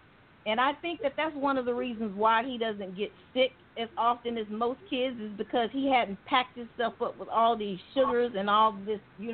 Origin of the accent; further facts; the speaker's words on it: Mississippi, United States; being that I'm from Mississippi and my husband is not from here, we don't have any family here.